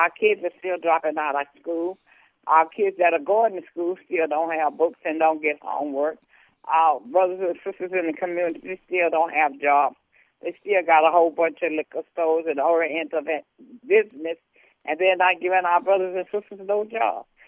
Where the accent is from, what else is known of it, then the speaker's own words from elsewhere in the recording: the South, United States; I grew up in the South. I remember Emmett Till. I remember Medgar Evers.